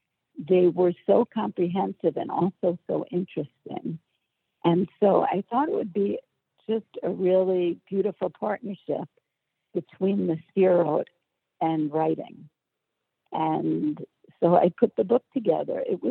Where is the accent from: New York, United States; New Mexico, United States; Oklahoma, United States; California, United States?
New York, United States; moved away as an adult; now in Israel; I've lived here for 27 years with my family. I grew up Jewish in New York, but I had no Jewish education